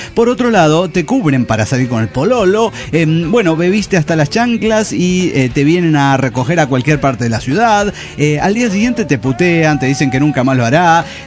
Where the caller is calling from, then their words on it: Parral, Chihuahua, Mexico; Les saluda la flaca de Parral, Chihuahua.